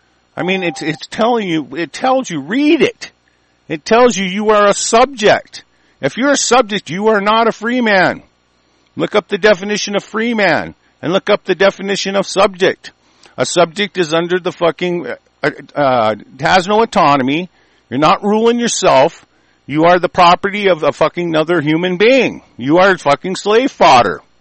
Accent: United States; because we are American nationals and we are the fucking, we're badass fucking people.

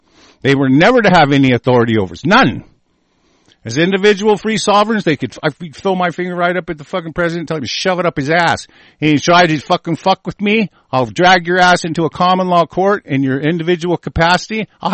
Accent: United States; Well, I grew up in the American culture, and I goddamn guarantee you we have a fucking culture.

